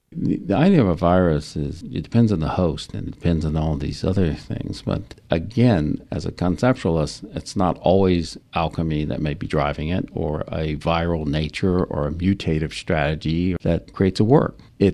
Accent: Texas, United States; Yes, growing up in Texas can leave you somewhat absent from Chinese culture if you're the only family in a neighborhood called the Fifth Ward.

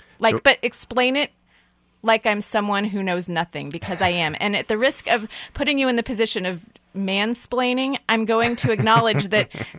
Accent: Kansas City, Missouri, United States; I do care about, like, Kansas City pride and rallying. You know, like, this is my hometown, my home's town, if you will.

